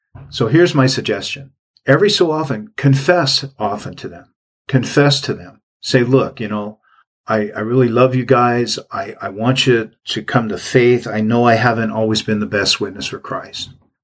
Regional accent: Seattle, Washington, United States; now in California, United States; Several years ago, I went back to my hometown in Seattle area, and I had an opportunity to spend time with my family.

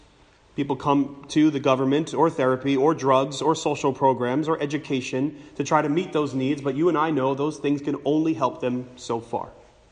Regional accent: Jersey City, New Jersey, United States; now in Kearney, United States; And I was from Jersey City, and you guys worship in Jersey City. And now you're here in Kearney.

